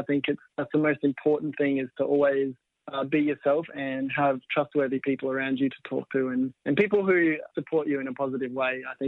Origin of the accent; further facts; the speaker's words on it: Katherine, Northern Territory, Australia; and I'm from Katherine in the Northern Territory. I grew up there. I lived there my whole life.